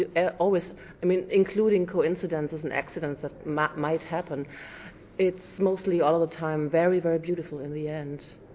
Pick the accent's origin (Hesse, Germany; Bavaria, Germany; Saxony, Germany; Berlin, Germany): Berlin, Germany; English is a second language; I come from Berlin, Germany